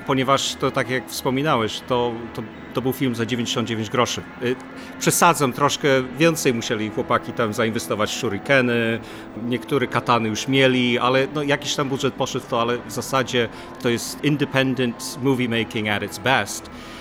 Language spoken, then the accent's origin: Polish; United States; jak dorastałem w Stanach Zjednoczonych